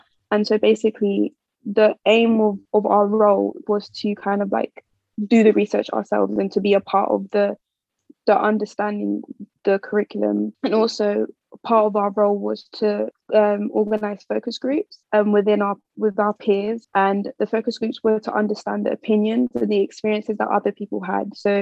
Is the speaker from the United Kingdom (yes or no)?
yes; London, United Kingdom; because I grew up in London, so I was there was quite a diverse environment around me.